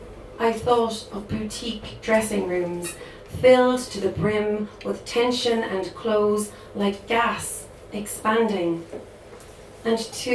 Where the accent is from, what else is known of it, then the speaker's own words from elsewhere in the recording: Shanagarry, County Cork, Ireland; I'm from Shanagarry in East Cork, and Ballycotton is our nearest, more picturesque, I say that resentfully, town.